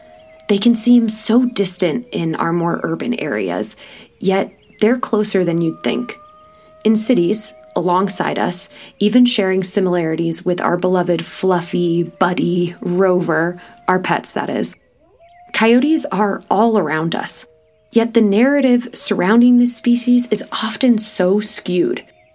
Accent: Northeast, United States; I'm from the East Coast, and, you know, coyotes are just a very regular, the Northeast, I'll say that.

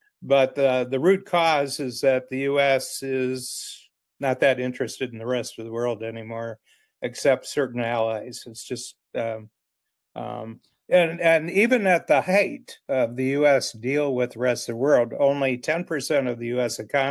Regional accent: Ohio, United States; I come from Ohio, and Ohio just got whacked, you know, in the 70s, 80s, 90s, just got whacked because they were being outcompeted by Chinese labor.

